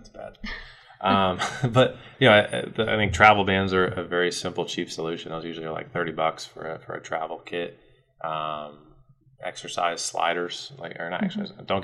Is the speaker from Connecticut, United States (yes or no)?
yes; Connecticut, United States; I actually didn't know what Bojangles was when I moved down here. I'm from up north. I'm from